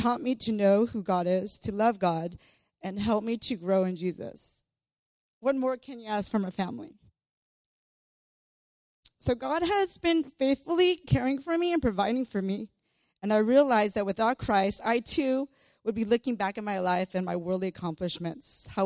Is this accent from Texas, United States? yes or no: no; Paramount, California, United States; I grew up in Paramount, which a lot of people confuse that with Paramount Studios, but it's nothing like it. It's next to Compton, Linwood, where the 91 and the 105 and the 710, where people try to drive fast through. That's where I grew up.